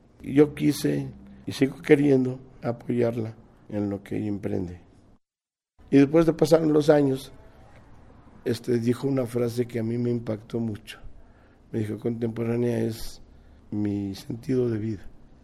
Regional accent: Mexico City, Mexico; Nací en México DF, chilango de pura cepa.

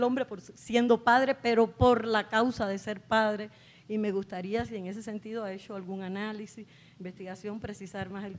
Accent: Cuba; y soy cubana

